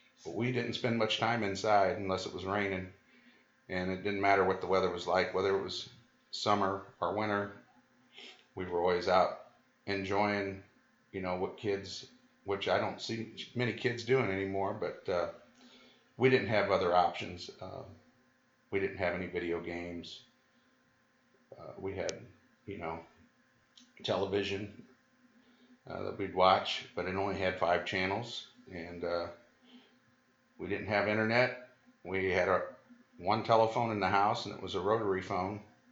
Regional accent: Alton, Illinois, United States; born there; I was born in May of 1962 in Alton, Illinois, Alt Memorial Hospital.

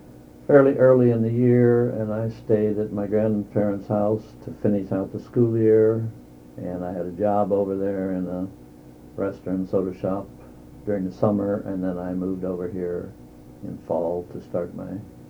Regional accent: Highland, Illinois, United States; also born or lived in Granite City; Yes, I was born in Highland, Illinois in 1922. I grew up there, went to school through 1 year of high school, and then we moved to Granite City.

